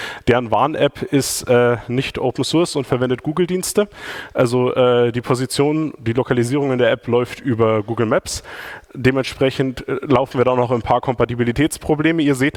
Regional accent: Regensburg, Bavaria, Germany; Außerdem komme ich aus Regensburg.

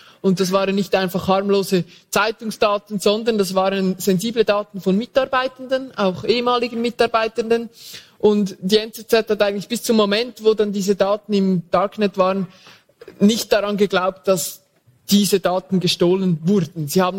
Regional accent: Lucerne, Switzerland; Also ich komme aus Luzern

